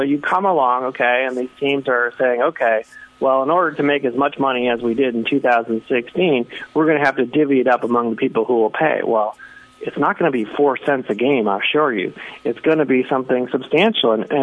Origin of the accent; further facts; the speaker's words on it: New England, United States; You know, I grew up in New England as a Red Sox fan.